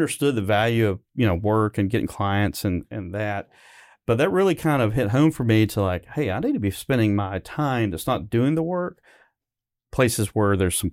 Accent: Tennessee, United States; I'm from Tennessee. Don't let my accent fool you. I am from Tennessee, but a small town south of here.

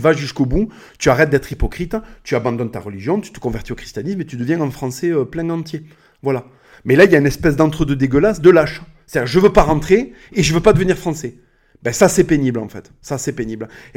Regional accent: Occitanie, France; born there; je connais les mœurs de la région dans laquelle je suis né, l'Occitanie, je me suis inscrit au rugby

